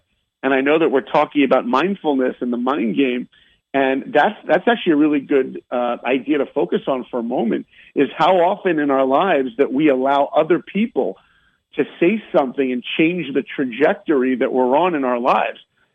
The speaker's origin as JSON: {"language": "English", "region": "New York", "country": "United States", "tie": "born or raised there", "said": "So look, you know, I grew up on the East Coast. I'm a New Yorker. I was 11 years old."}